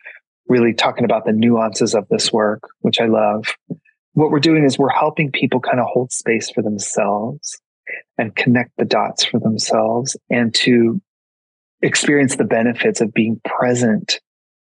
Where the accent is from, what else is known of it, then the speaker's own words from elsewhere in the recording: Colorado, United States; when I grew up in Colorado and with my family, my mom was Catholic.